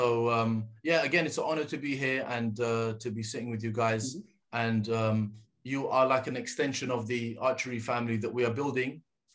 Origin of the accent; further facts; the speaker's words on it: England, United Kingdom; born there; England. My parents actually, my father's from North Africa, Libya. And my mother from South Africa, but born in London, raised in London, born into a Muslim family.